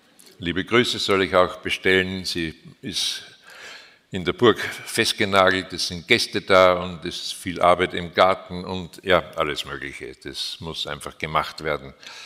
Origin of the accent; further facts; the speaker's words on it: Linz, Upper Austria, Austria; born there; Baujahr 1950, gebürtig in Linz in Oberösterreich. Ich bin in sehr prekären Verhältnissen aufgewachsen.